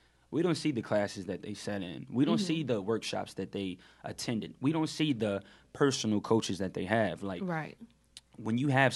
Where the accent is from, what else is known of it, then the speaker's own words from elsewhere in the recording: Raleigh, North Carolina, United States; just the stuff growing up in South Raleigh, just the stuff I saw